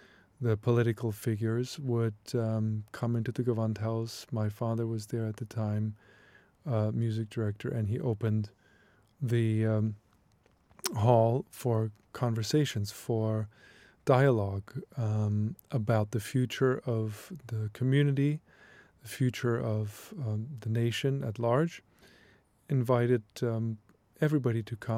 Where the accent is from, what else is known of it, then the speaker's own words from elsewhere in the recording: Leipzig, Saxony, Germany; I was born in the late 70s and grew up there in the 80s in Leipzig, which was part of course, East Germany.